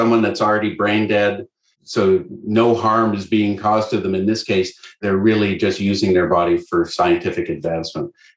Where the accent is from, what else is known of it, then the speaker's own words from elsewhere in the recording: Canada; I'm Canadian.